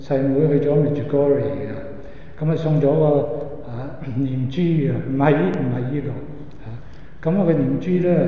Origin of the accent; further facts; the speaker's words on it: Hong Kong; 我是在香港出生，香港大的，整家人呢都是天主教。